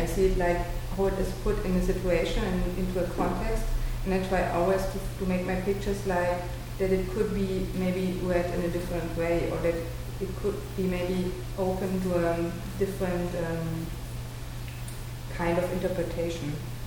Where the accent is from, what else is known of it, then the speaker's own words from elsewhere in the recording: eastern Germany, Germany; I'm from Eastern part of Germany, if not because I'm German in general